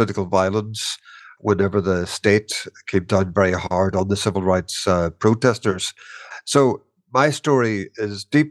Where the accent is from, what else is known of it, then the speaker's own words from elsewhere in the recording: Derry, Northern Ireland, United Kingdom; also born or lived in Donegal, Ireland; I grew up in Derry. I'm from Donegal in the Republic of Ireland, but I grew up in Derry, which is in the Northern Ireland sector of Ireland, which remains under British rule.